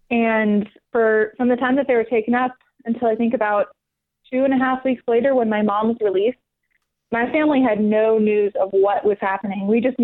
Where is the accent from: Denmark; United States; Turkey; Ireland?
Turkey; Yeah, I grew up in Turkey. My parents were there. They lived there for 23 years before all of this happened